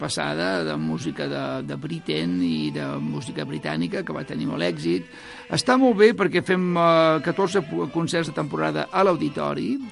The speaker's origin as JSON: {"language": "Catalan", "town": "Barcelona", "region": "Catalonia", "country": "Spain", "said": "oh, soc de Barcelona. Ah, Barcelona, Spain. I jo dic, bueno, sí, Spain, d'acord, però nosaltres som catalans i parlem diferent."}